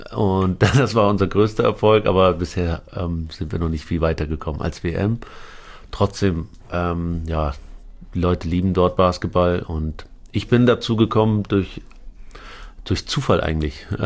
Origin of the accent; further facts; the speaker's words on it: Aurich, Lower Saxony, Germany; also born or lived in Lebanon; Ja, wir sind über Damaskus nach Paris, Paris nach Hamburg und dann doch nach Aurich, in die Kleinstadt, kleine Dorf in...